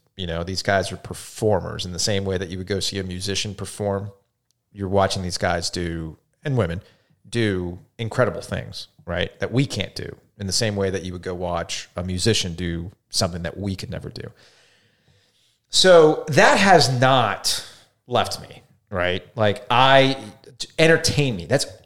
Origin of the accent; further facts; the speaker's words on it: Florida, United States; growing up in South Florida, you have no familiarity with hockey.